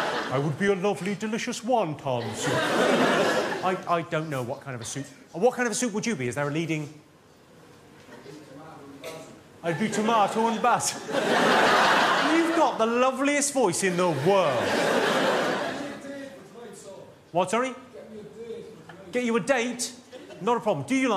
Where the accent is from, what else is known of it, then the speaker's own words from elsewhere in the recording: Ireland; born there; also born or lived in United Kingdom; I was born in Ireland, Irish passport, Irish parents. But I've got, you know, Irish passport, everything Irish. But I speak like this and present myself in this way because I was educated in the UK.